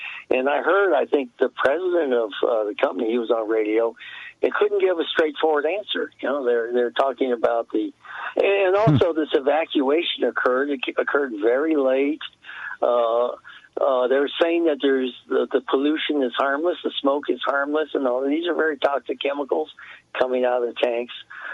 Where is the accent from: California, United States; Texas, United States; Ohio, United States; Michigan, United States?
California, United States; when I grew up in California